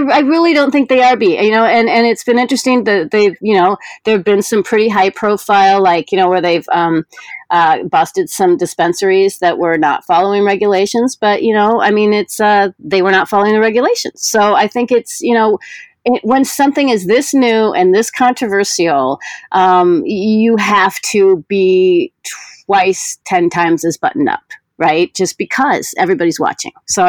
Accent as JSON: {"language": "English", "region": "Iowa", "country": "United States", "tie": "born or raised there", "said": "I grew up in Iowa. So, you know, we would go out and gather, you know, trash sacks of the things."}